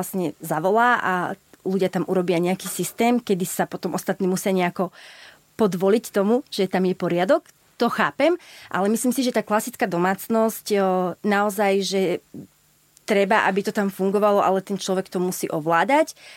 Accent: Považská Bystrica, Trenčín Region, Slovakia; bo je to moje rodné mesto

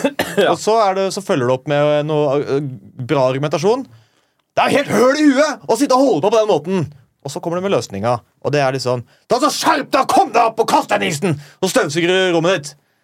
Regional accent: Oslo, Norway; Ja, jeg sier bud, for jeg er fra Oslo.

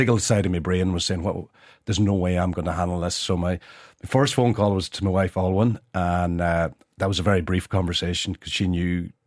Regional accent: Carrigart, Ulster, Ireland; I'm from Carrigart to my parish of Meva, going to the shop and meeting people speaking Irish.

